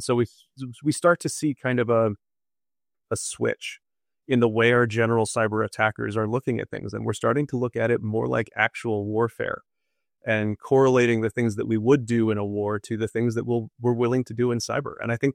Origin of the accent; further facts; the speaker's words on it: United States; And I don't know, as an American, as our sociological mindset is